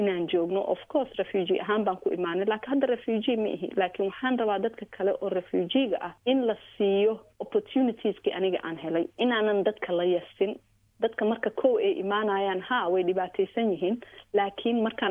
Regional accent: Kenya; also born or lived in Uganda; anigu waxaan ku koray kenya waxaan soo maray waddan maxaa la dhahaa carbeed hadda ka hor waxaan degnay uganda

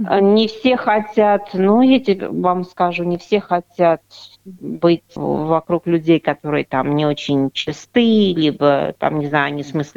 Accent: Russia; все спрашивают, откуда вы, потому что у меня акцент. Все спрашивают. Не все знают, где Россия

